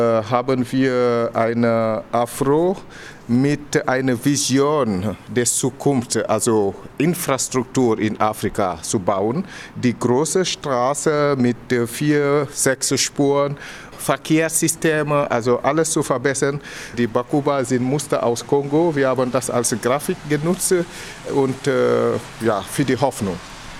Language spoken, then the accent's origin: German; Senegal; Ich komme aus dem Senegal.